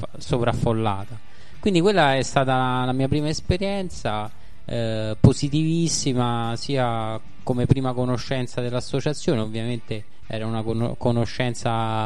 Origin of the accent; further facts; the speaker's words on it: Rome, Lazio, Italy; Sono romano